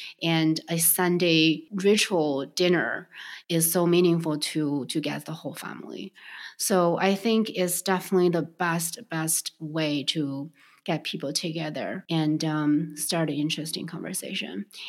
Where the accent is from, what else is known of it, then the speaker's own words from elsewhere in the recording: Beijing, China; So I grew up in Beijing. Jianbing is a very famous but also common breakfast meal.